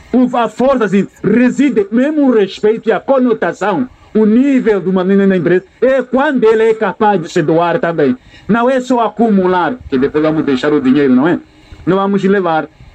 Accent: Mozambique; mas eu sou de Moçambique, não sei quem entregar peixe.

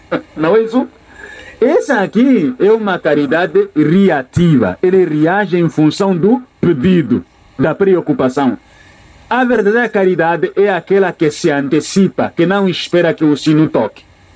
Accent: Mozambique; mas eu sou de Moçambique, não sei quem entregar peixe.

